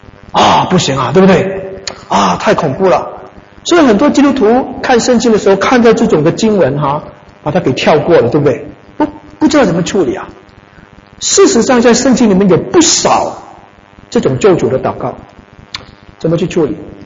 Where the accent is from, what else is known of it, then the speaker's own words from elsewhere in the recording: Malaysia; 因为我是在马来西亚出生跟长大的。印尼就在我们旁边